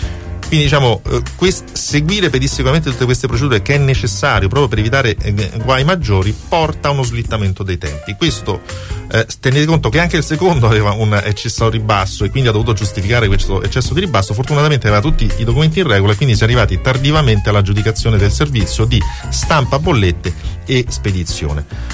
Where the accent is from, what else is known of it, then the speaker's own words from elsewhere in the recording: Latina, Lazio, Italy; born there; se io, che sono nato a Latina, sto facendo una cosa per la mia comunità